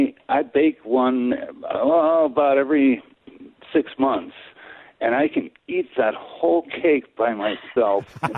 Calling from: Stoughton, Wisconsin, United States; Hello. Yes, I'm calling from Stoughton.

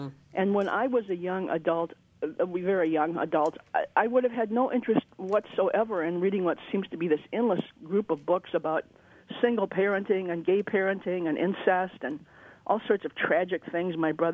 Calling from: Madison, Wisconsin, United States; There's a virtual whiteout here. I hope it's better where you are. I'm calling from Madison.

